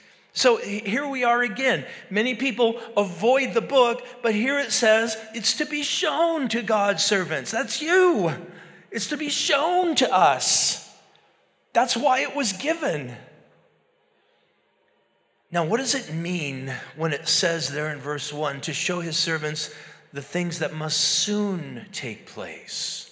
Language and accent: English; Moose Lake, Minnesota, United States; When I was growing up in Moose Lake, Minnesota, we, on numerous times, probably three or four different occasions, we took vacation